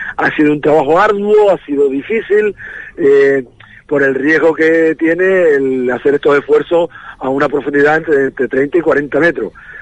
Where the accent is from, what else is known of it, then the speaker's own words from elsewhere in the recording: Lanzarote, Canary Islands, Spain; now in Fuerteventura, Spain; Yo soy de Lanzarote, donde he buceado más de 15 años.